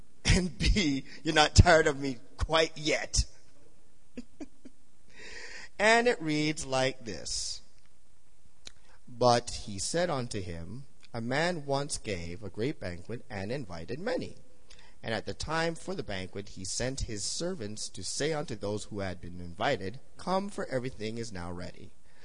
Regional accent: Canada; I'm a Tim Hortons guy because I'm, you know, I'm Canadian

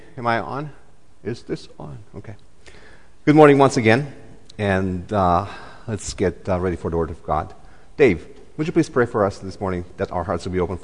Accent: Romania; English is a second language; So I grew up in Romania, as you know, and my grandma was Hungarian.

